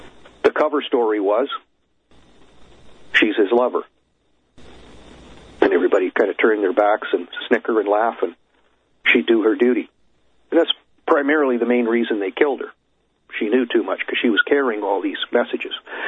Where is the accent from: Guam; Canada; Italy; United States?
Canada; I'm not a native-born son. I'm a Canadian, so I can't be president.